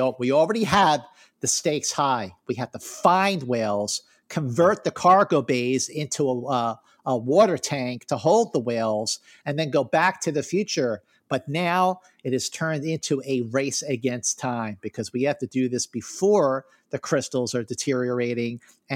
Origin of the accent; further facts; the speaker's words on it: Philadelphia, Pennsylvania, United States; yeah, I'm from Philly. I always say that. I never even say the whole city's name. I'm from Philly.